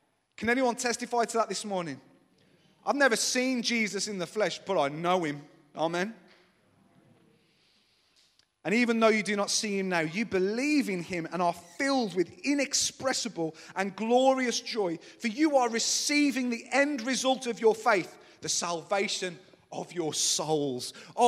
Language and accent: English; Upper Gornal, West Midlands, United Kingdom; when I was a kid growing up on Lawnswood Road, technically Lower Gornal, but really Upper Gornal, right? Let's be honest. I don't know where I come from.